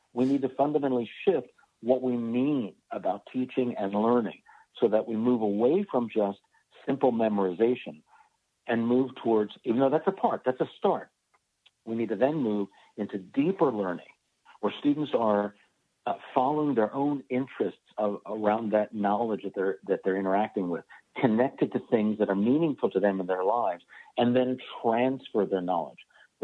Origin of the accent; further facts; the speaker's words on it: Stratford, New Jersey, United States; It was 1976. I was living in my hometown of Stratford, New Jersey, and I taught myself how to play guitar when I was 14 years old.